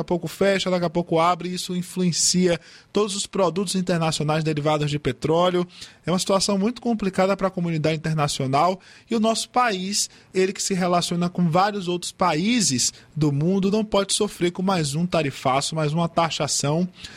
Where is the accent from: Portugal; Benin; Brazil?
Brazil; E nós, enquanto brasileiros e brasileiras, ficamos bastante estarrecidos com essa determinação do governo dos Estados Unidos